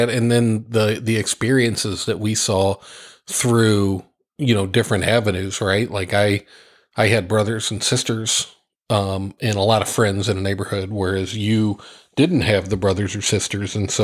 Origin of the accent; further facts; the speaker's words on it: Midwest, United States; So I grew up in the Midwest, and our lives were obviously different growing up.